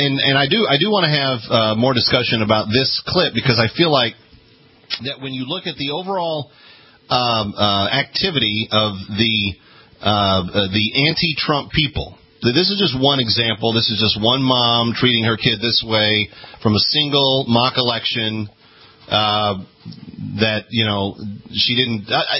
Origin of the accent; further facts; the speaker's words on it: Fort Worth, Texas, United States; Dina is in Fort Worth, Texas, my hometown originally.